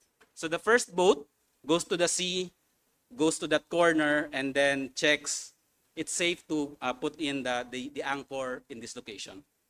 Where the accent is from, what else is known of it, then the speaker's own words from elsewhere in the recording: Philippines; from the Philippines